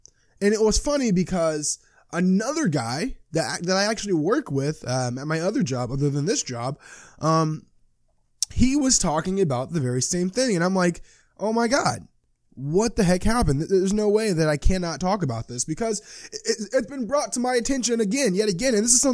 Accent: Clarksville, Tennessee, United States; I went home back to my hometown in Clarksville, Tennessee, just to visit my family

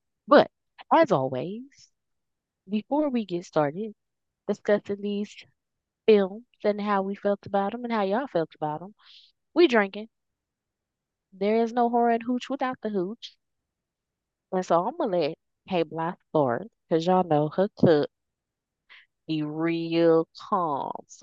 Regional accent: Texas, United States; now in Georgia, United States; I grew up in Texas, so give me the sun, give me the heat. This Georgia flip-flop weather be making me mad.

